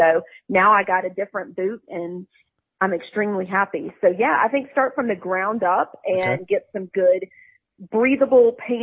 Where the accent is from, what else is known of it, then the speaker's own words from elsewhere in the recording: Southern US, United States; I'm born and raised in the South. I like doing handshakes.